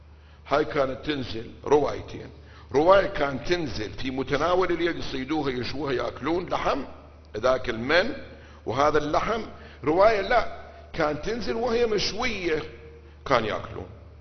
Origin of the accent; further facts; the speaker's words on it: Iraq; احنا عندنا بالعراق الشمه